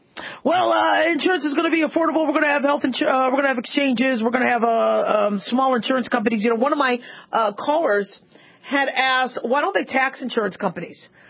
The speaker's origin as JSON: {"language": "English", "country": "United States", "said": "You know, but I'm an American and I'm a physician."}